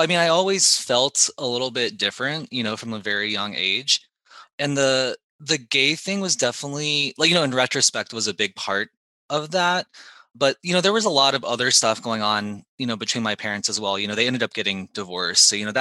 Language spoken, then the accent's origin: English; Georgia, United States; I'm from Georgia. I no longer live there.